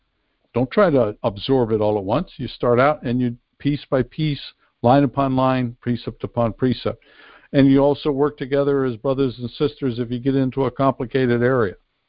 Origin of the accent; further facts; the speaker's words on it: Pennsylvania, United States; I saw that not far from where I grew up in Pennsylvania is one of the areas that are being hit by violence here lately